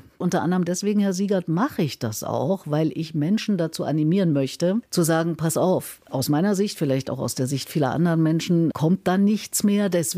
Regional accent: East Germany, Germany; ich komme ja nur aus dem Osten und aus dem Sozialismus.

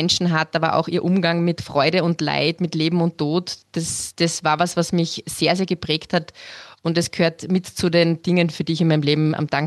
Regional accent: Austria; weil es nicht wie bei uns in Österreich

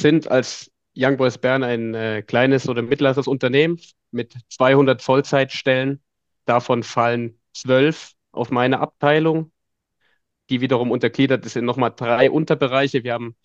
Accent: Leipzig, Saxony, Germany; also born or lived in Bayreuth; Also ursprünglich geboren und aufgewachsen bin ich in Deutschland, in Leipzig.

